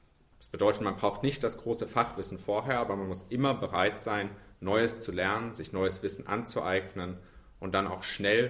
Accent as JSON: {"language": "German", "region": "Southern Germany", "country": "Germany", "said": "Ich glaube, als Süddeutscher kann ich sagen"}